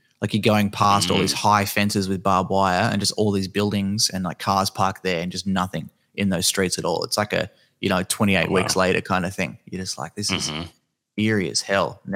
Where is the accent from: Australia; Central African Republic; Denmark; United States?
Australia; Tasmania; where I grew up down in Tasmania, it's like a little island state and it's quite cold. It's very similar to New Zealand, but more like rugged and not as like open area. It's much more dense and compact.